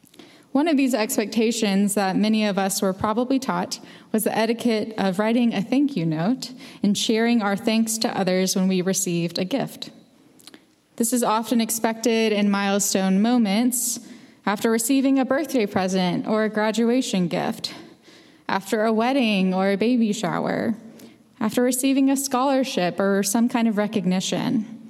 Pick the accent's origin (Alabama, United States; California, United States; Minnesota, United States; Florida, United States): Alabama, United States; Growing up in Alabama, the Deep South really tries to ingrain these into you, no matter your age.